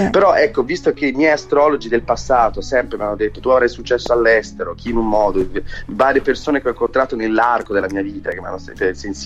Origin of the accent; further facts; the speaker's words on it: Siena, Tuscany, Italy; sono cresciuto a Siena